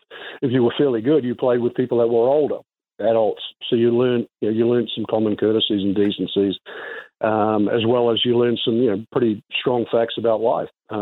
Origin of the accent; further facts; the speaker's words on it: New Zealand; Growing up in New Zealand, you're exposed to a lot of sports.